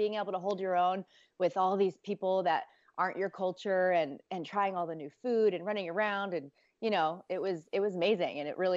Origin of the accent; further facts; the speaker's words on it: Haysville, Kansas, United States; I grew up in Kansas, in Hayesville, Kansas.